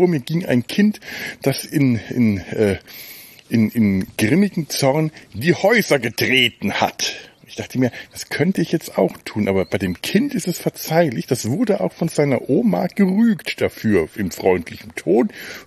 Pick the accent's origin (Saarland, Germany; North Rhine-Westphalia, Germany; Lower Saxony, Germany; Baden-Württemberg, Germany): North Rhine-Westphalia, Germany; Cologne